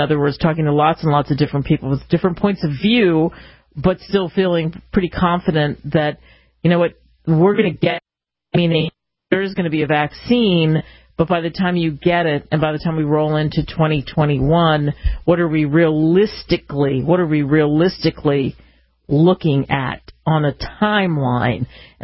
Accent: New Jersey, United States; Sadly, in New Jersey, really my home state, it's gotten worse.

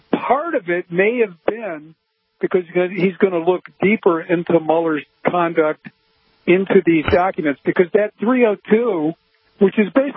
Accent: Chicago, Illinois, United States; No, originally I'm from Chicago.

